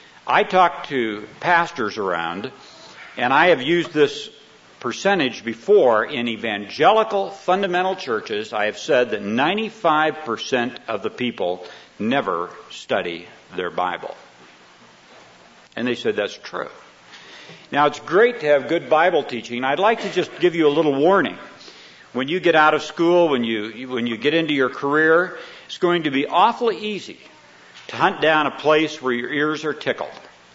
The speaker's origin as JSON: {"language": "English", "region": "Iowa", "country": "United States", "tie": "born there", "said": "I was born in Iowa, in a little town that had three street lights, a beer joint, and a grain elevator."}